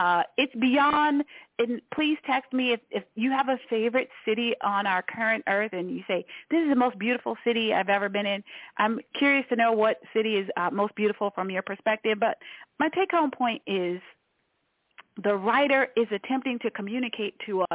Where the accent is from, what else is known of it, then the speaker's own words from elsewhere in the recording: Washington, District of Columbia, United States; born there; I was born in Washington, D.C. I think it's a beautiful city.